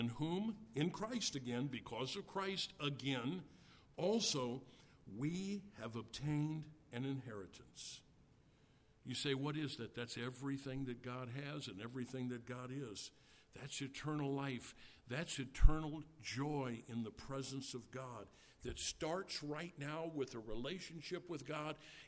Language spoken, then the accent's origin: English; United States; born there; I am an American by where I was happened to be born. I like both of those. … I like being an American.